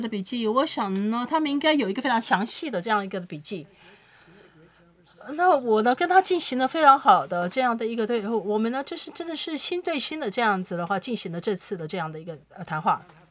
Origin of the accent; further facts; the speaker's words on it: China; 我是来自中国的记者